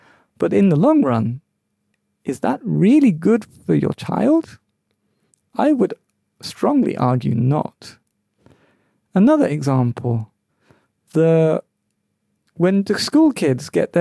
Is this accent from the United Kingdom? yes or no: yes; London, United Kingdom; born or raised there